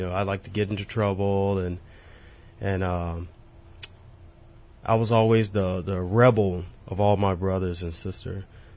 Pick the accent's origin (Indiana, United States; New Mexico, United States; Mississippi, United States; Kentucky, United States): Mississippi, United States; Jackson; Well, for me, it was growing up in Jackson was extremely rough.